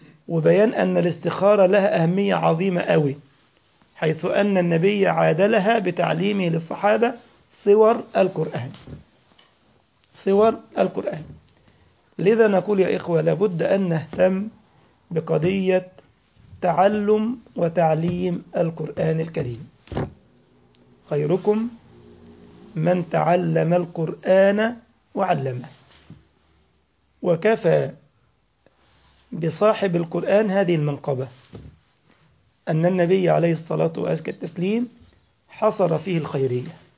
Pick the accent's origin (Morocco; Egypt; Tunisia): Egypt; now in Germany; ده وصل عندنا في مصر 600 جنيه تقريبا، صح؟ 100 جرام هنا وصل كام في المانيا؟